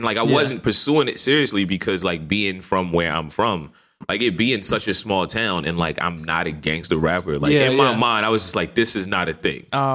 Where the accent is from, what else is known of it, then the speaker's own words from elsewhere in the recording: Hagerstown, Maryland, United States; I'm from Maryland. I'm from Hagerstown, Maryland. So our west of Baltimore. So western Maryland.